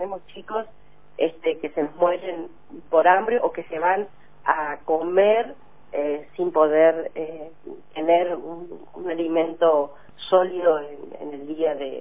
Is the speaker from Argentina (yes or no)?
yes; Argentina; como argentinos